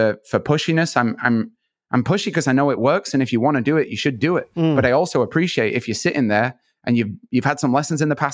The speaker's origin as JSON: {"language": "English", "country": "United Kingdom", "said": "I am the founder of Ridley Academy. I'm a British artist"}